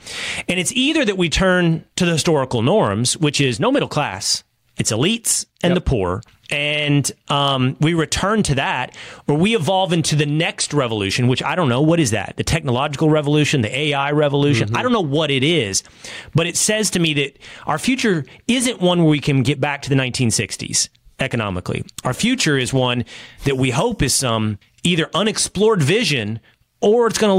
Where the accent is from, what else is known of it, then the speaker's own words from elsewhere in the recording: Texas, United States; I'm from Texas, so I'm thinking of, you know, oil booms and cowboys and ranchers.